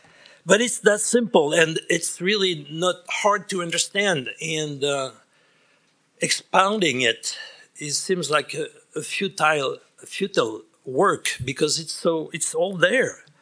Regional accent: Nice, Provence-Alpes-Côte d'Azur, France; English is a second language; Second, I'm from France. You know, you're going to exchange information, and then you'll ask me, where are you from in France? You know, I'm dark place on the French Riviera, you know, Nice.

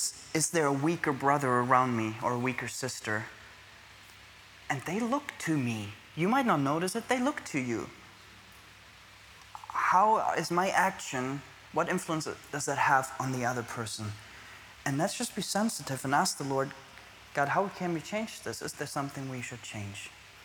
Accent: Germany; I come from Germany, okay? And everybody drinks alcohol there, for example.

